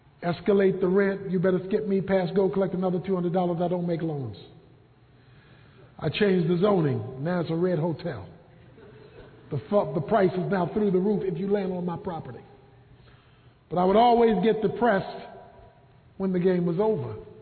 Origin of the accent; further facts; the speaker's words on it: Baltimore, Maryland, United States; My favorite game growing up in Baltimore, Maryland was Monopoly. I love Monopoly because it was the only time in the hood I got to own property.